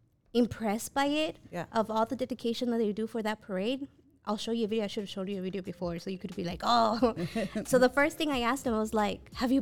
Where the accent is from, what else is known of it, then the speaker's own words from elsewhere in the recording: Texas, United States; Since I'm from Texas, in Texas we have hurricanes.